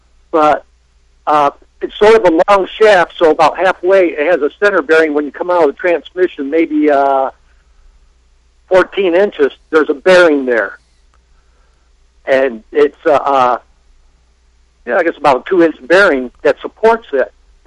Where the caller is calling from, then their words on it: Detroit, Michigan, United States; Hey, I'm calling from Detroit, Michigan.